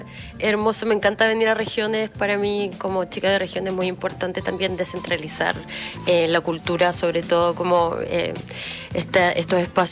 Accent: Calbuco, Los Lagos, Chile; Yo soy sureña, soy de Calbuco, sí.

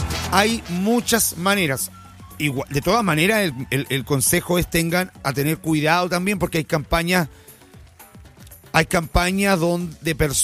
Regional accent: Chile; Somos chilenos, somos aguerridos, nos han pasado tantas cosas.

